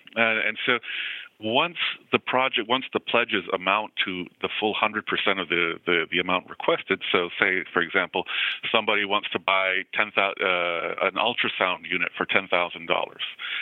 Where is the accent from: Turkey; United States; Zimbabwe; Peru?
Peru; moved away; And again … I'm originally from Peru in South America.